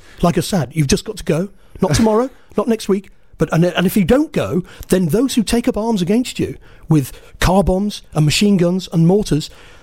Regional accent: England, United Kingdom; Because I'm English, I'm ambivalent about it

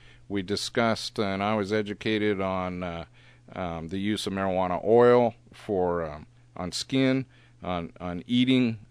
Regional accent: California, United States; they actually chuckled when they found out I was from Mendocino County

